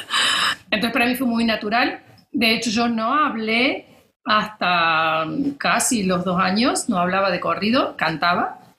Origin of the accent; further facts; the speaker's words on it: Argentina; now in Dubai, United Arab Emirates; estoy en Dubái, en Emiratos Árabes, soy argentina, profesora de saxofón